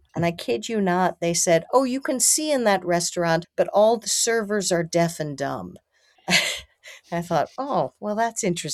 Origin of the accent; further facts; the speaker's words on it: United States; which is hard to take as an American